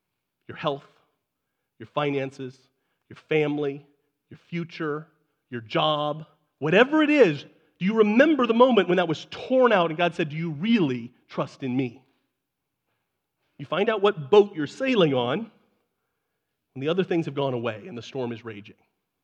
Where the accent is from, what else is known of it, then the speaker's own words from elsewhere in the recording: Nebraska, United States; I am born and bred in Nebraska.